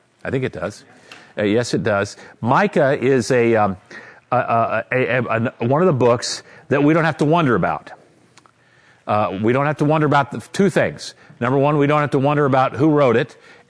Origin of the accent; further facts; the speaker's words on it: Vienna, Virginia, United States; when I became adult and was a member of Emmanuel Lutheran Church in my hometown, Vienna, Virginia, I was the poorest person there.